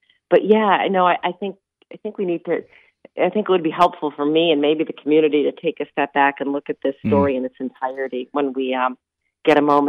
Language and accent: English; Rochester, New York, United States; And I said, we're from Rochester. And they knew immediately why we were there.